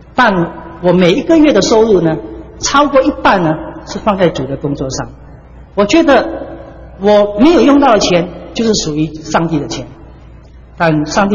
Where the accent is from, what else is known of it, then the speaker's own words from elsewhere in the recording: China; 那么我觉得我们中国人就是生意做不大